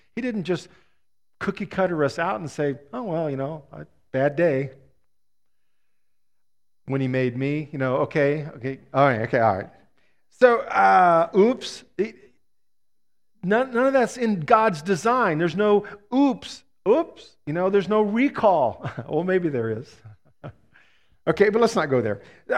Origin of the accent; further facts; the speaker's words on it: San Antonio, Texas, United States; I grew up in Texas, San Antonio, Texas, in fact.